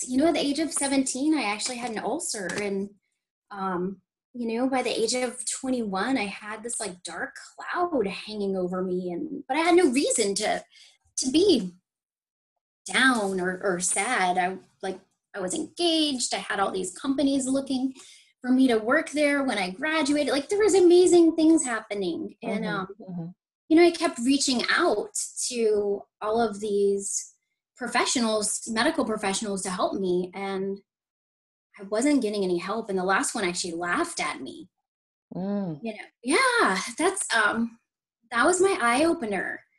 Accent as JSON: {"language": "English", "region": "New Jersey", "country": "United States", "said": "So I'm originally from Jersey, but I now live in Central Florida."}